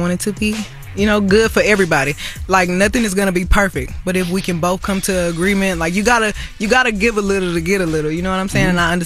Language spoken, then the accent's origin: English; Houston, Texas, United States; I mean, you know, I'm from Houston.